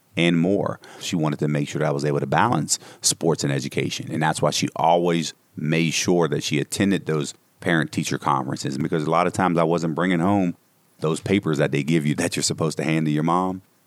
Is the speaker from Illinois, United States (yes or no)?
no; Homestead, Pennsylvania, United States; I was born in 1974. I grew up here in Homestead and grew up in the steel mill days.